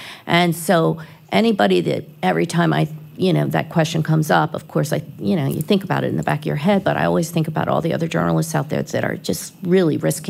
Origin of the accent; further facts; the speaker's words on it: Philadelphia, Pennsylvania, United States; Like I said, I grew up in Philly